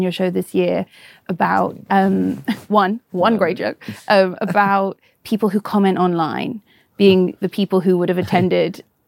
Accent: Canada; My uncle, who's Canadian, huge reveal, I'm very Canadian. Don't tell anybody.

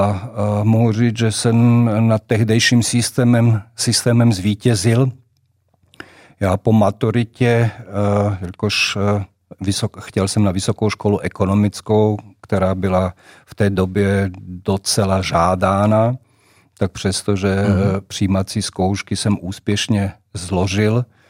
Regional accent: Bratislava, Bratislava Region, Slovakia; Já jsem vyrostl, nebo narodil jsem se ve staré části, možná i v Praze se je známa ta část Petržalka, která byla na druhé straně Dunaje, za mého mládí to byla ještě vesnice. No a pak Petržalku zbourali, bydleli jsme normálně na sídlišti

